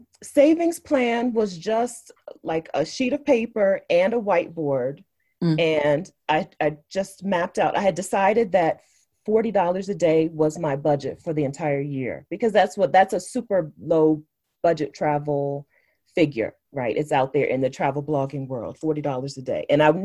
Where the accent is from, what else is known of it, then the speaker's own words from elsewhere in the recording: Delaware, United States; It's called Wawa. I'm from Delaware.